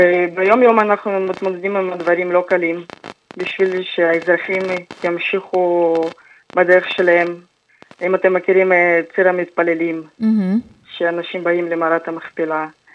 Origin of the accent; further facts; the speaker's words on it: Russia; moved away as an adult; now in Haifa, Israel; בת 21, כרגע אני גרה בחיפה. עליתי מרוסיה לפני 3 שנים